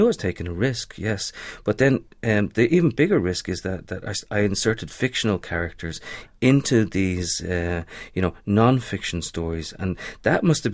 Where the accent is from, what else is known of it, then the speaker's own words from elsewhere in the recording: Dublin, Leinster, Ireland; I'm from Dublin. My folks still live in Dublin. I got brother and sister over there too, and I go home 5-6 times a year.